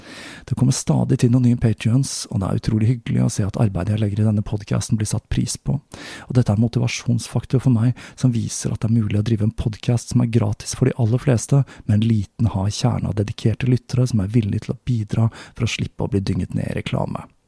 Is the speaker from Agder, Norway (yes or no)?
no; Oslo, Norway; planlegger jeg å flytte på meg, denne gangen tilbake til min hjemby Oslo.